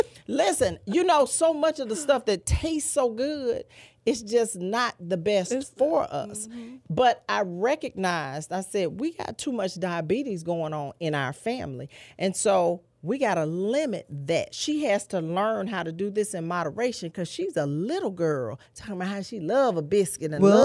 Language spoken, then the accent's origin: English; Tuskegee, Alabama, United States; and so growing up in Tuskegee, Alabama, you know, I tell people all the time, my people cook.